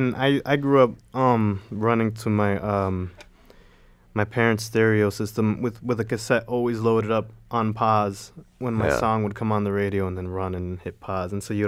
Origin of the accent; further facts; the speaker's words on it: Florida, United States; I grew up speaking Spanish and English my whole life. And growing up in South Florida, like, everybody I grew up with, most of everyone was from somewhere in Latin America.